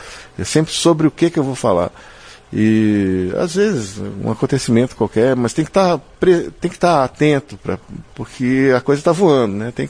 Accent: Rio Grande do Sul, Brazil; born there; eu fui patrono da Feira do Livro de uma cidade no interior do Rio Grande do Sul, onde eu nasci.

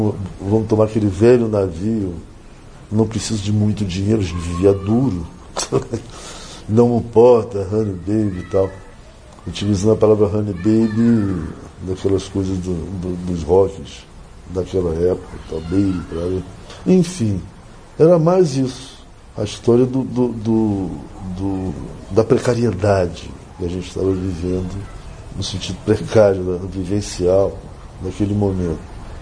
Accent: Brazil; eu faço música brasileira porque eu sou brasileiro

